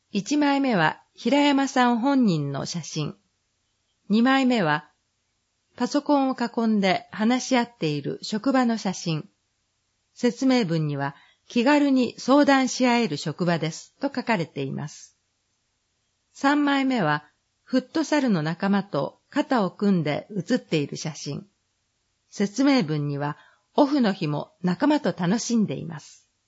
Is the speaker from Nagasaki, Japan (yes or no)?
yes; Nagasaki, Japan; この会社が地元長崎でホームページ作成システムを独自開発し、全国展開していることを知り、この会社で働きたいと思いました。